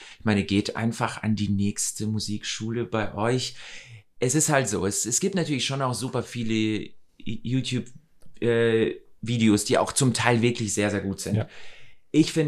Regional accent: Ukraine; moved away; also born or lived in Russia; also ich bin in Russland geboren. Wir sind dann, als ich so 2,5 war, sind wir dann in die Ukraine gezogen.

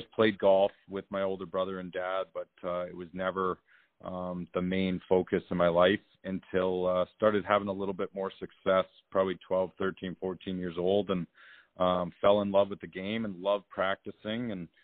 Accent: Toronto, Ontario, Canada; Well, born and raised in Toronto, Canada

